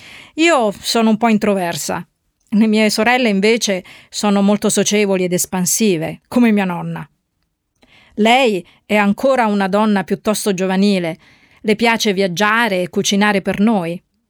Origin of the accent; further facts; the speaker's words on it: Milan, Lombardy, Italy; Sì, studio architettura, sono di Milano e ho 21 anni.